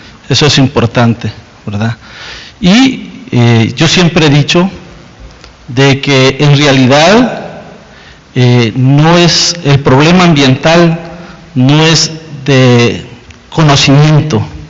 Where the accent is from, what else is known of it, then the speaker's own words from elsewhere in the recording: San Isidro, Cabañas, El Salvador; vengo de una comunidad de San Isidro Cabañas, donde venimos teniendo una lucha muy fuerte en contra la minería metálica.